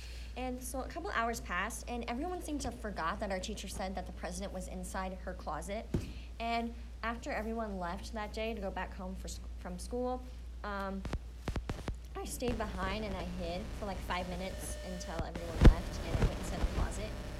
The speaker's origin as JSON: {"language": "English", "town": "Orlando", "region": "Florida", "country": "United States", "tie": "born there", "said": "I was born in Orlando, Orange County, in Florida."}